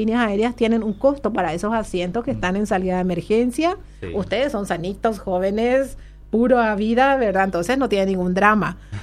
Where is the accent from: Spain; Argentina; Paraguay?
Paraguay; Así somos nosotros, somos cálidos los paraguayos.